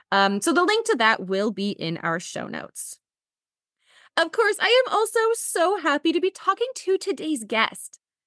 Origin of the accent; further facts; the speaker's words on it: Tacoma, Washington, United States; all around my hometown of Tacoma, Washington.